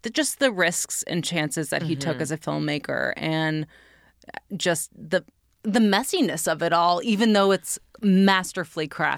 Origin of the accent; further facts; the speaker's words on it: New York, United States; I grew up in New York, and this idea of looking into other people's windows apartment buildings